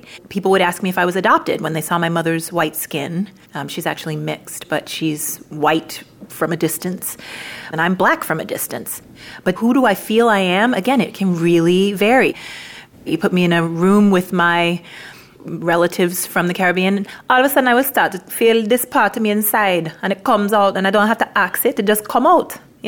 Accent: New York, United States; I'm thinking about being a little girl with massive Afro puffs in a Kiss Me, I'm Irish t-shirt at the St. Paddy's Day parade in New York.

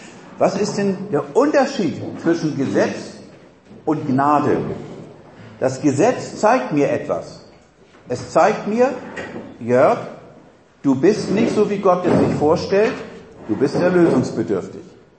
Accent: Germany; Aber ich bin Deutscher, ich brauche eine Ampel und ich brauche ein Stoppschild, versteht ihr?

